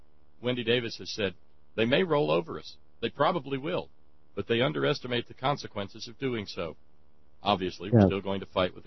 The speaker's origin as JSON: {"language": "English", "country": "Australia", "accent": "Aussie", "said": "And I won't subject you to my Aussie accent version of the same thing."}